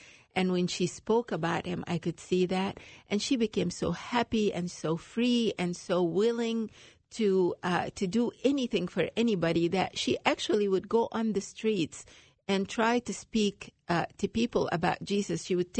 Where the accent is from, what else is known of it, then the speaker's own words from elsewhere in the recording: Egypt; like any other Egyptian girl. I'm from Egypt and from a family that is conservative, but not too traditional.